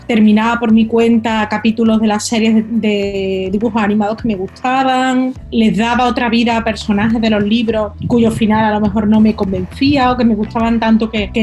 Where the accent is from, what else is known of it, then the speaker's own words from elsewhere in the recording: Córdoba, Andalusia, Spain; born there; moved away as an adult; now in Madrid, Spain; Yo nací en Córdoba en 1985, aunque, bueno, me vine a vivir a Madrid en 2006.